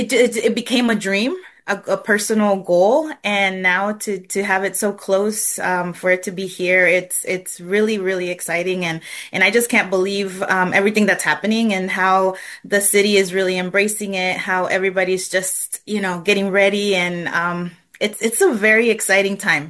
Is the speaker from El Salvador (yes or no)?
yes; El Salvador; now in Houston, United States; Well, you know, soccer is in my blood. I'm from El Salvador.